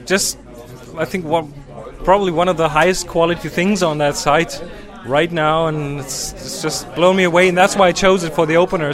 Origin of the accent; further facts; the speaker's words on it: Austria; English is a second language; moved away as an adult; now in New York, United States; I'm from Austria, yeah, and I'm in New York since about 11 years. So I went there to study music, and I stuck around.